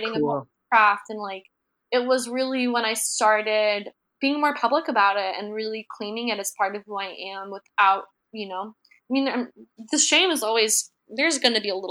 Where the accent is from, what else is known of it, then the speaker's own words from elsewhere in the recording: Johns Creek, Georgia, United States; I grew up in the Bible Belt in Georgia, in Johns Creek, Georgia, and I went to school in South Carolina to USC